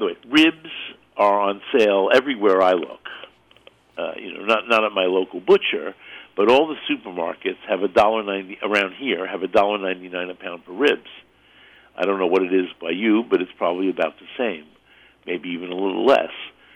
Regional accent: Brooklyn, New York, United States; now in Texas, United States; I'm now from Texas, so I say you all.

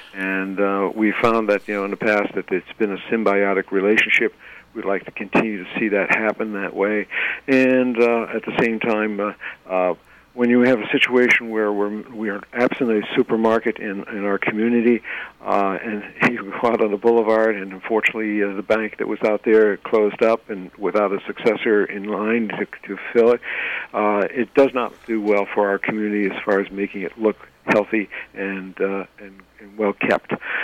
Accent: Millerton, New York, United States; also born or lived in Sharon; I was born in Sharon at the hospital, but I was brought up in Millerton, so this has been my hometown and my lifelong place of living.

